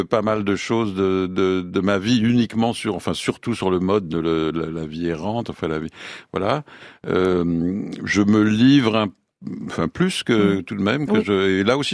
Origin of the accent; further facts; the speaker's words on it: Brittany, France; Moi, je suis breton aussi.